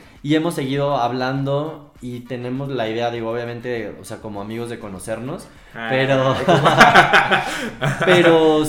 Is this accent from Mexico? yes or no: yes; Mexico; Nosotros como mexicanos también tenemos la responsabilidad de ser nuestros mismos embajadores